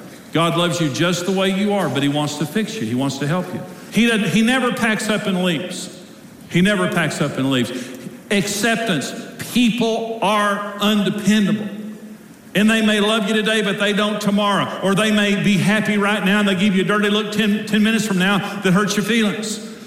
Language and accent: English; Wellington, Texas, United States; born there; I was born in Wellington, Texas.